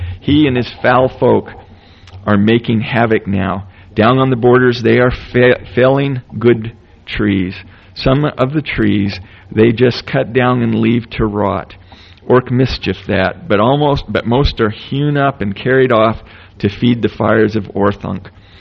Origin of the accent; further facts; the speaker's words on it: Moab, Utah, United States; I remember growing up in Moab, one of the worst insults you could give somebody is "your mother is an environmentalist."